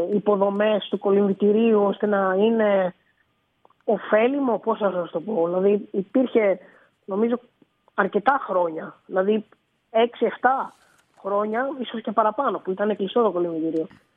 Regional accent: Alexandroupoli, East Macedonia and Thrace, Greece; Εγώ τυχαίνει να είμαι και από την Αλεξανδρούπολη

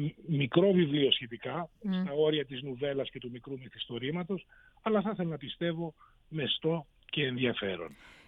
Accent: Greece; εμείς ως Έλληνες που ζούμε τόσο δύσκολες στιγμές

